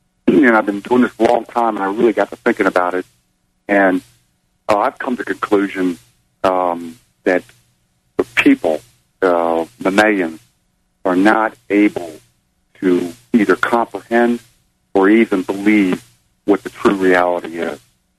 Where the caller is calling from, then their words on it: Washington, United States; I'm calling from Western Washington.